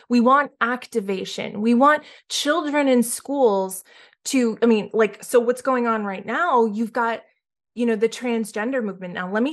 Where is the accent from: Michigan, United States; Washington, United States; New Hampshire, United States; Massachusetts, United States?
Massachusetts, United States; Boston; I'm from Boston. My family never owned slaves. They were Irish. They didn't own slaves.